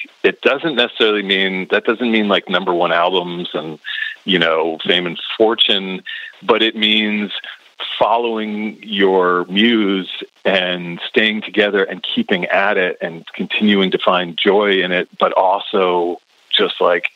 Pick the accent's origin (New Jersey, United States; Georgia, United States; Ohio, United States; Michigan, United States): New Jersey, United States; Morristown; I'm from Morristown, New Jersey.